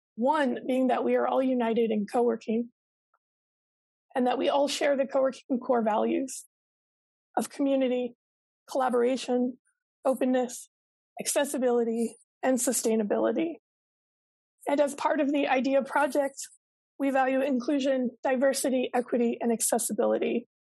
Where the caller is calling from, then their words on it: Toronto, Ontario, Canada; I'm joining from Toronto, Canada, which is located on the traditional, ancestral, and sometimes unceded territory of the Haudenosaunee, the Huron-Wendat, the Anishinaabe, and the Mississaugas